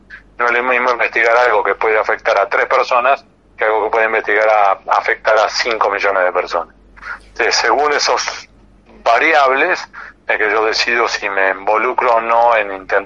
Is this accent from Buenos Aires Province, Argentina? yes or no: yes; La Plata, Buenos Aires Province, Argentina; Sí, yo soy oriundo de La Plata